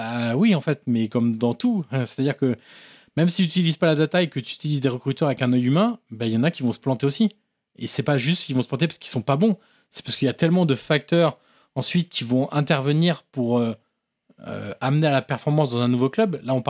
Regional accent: Auxerre, Bourgogne-Franche-Comté, France; Je suis d'Auxerre

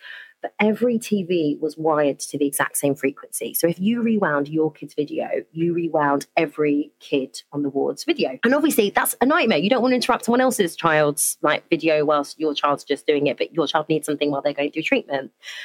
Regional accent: London, United Kingdom; So I'm a Londoner. Like a lot of Londoners, neither of my parents are from London. My mum is from a city in the north of England called Bradford, born to a refugee unaccompanied child.

